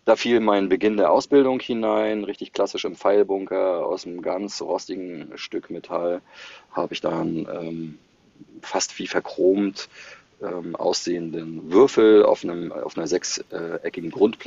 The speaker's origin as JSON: {"language": "German", "town": "Rostock", "region": "Mecklenburg-Vorpommern", "country": "Germany", "tie": "born or raised there", "said": "Mein Lebensmittelpunkt ist Rostock. Ich bin hier auch geboren. Und ich bin halt quasi in der ehemaligen DDR geboren, 1973."}